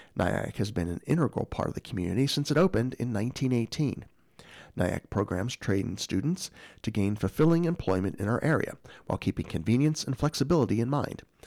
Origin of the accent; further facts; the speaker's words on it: Iowa, United States; I was born and raised in Hancock County.